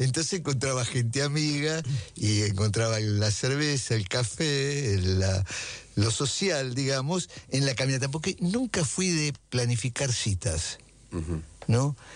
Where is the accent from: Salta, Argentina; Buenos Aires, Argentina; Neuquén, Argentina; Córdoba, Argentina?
Buenos Aires, Argentina; also born or lived in Tucumán; No, yo nací en Tucumán, mi hermano también nació en Tucumán, los dos, pero nos criamos en Buenos Aires. Después hicimos la universidad en Tucumán.